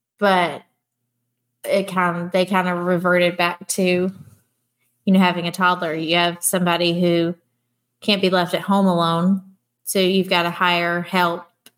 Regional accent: Alabama, United States; I grew up in Alabama. It's SEC football all the time.

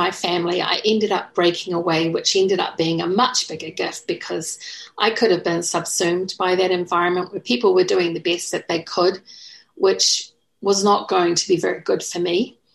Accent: New Zealand; born there; I was born in New Zealand

